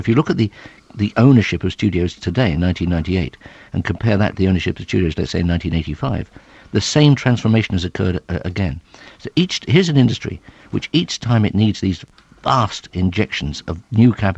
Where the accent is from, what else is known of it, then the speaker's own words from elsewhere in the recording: England, United Kingdom; oh, you're an Australian. I said, actually, no, I'm English.